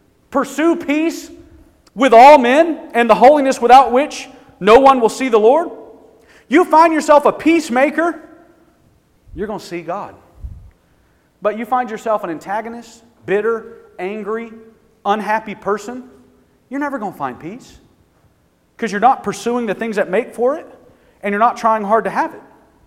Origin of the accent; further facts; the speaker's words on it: Birmingham, Alabama, United States; I was in Alabama last week. I grew up in Birmingham.